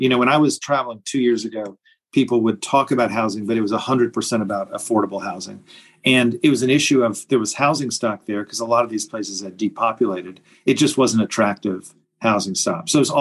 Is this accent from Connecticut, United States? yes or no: no; Tampa, Florida, United States; I grew up in Tampa, which I don't think is a small town anymore, but it felt like one when I was there.